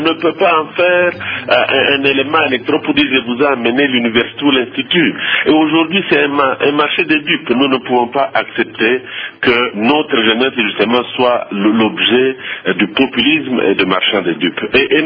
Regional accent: DR Congo; Nous devons, en tant que Congolais, avoir le courage de regarder notre société

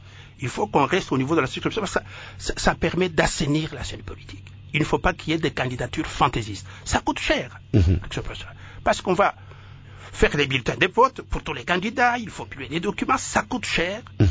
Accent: Tshilenge, Kasaï-Oriental, DR Congo; À Sakania, ou chez moi, à Chilengue, ou à Mbujima.

